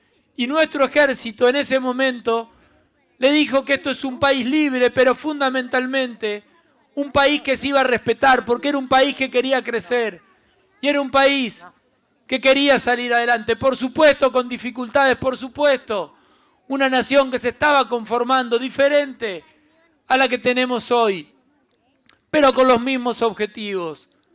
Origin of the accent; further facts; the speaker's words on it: Santa Fe, Argentina; en un día tan importante para nosotros como santafesinos, pero para la República Argentina